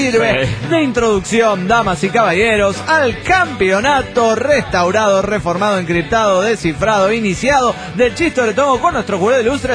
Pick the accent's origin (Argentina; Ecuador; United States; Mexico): Mexico; Chetumal, Quintana Roo; de Chetumal.